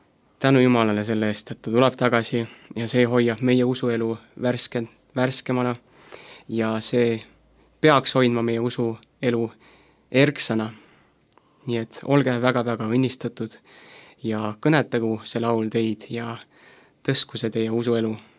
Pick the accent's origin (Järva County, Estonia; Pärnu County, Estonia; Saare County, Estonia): Järva County, Estonia; Koeru; Ja, me oleme mõlemad pärit Koerust.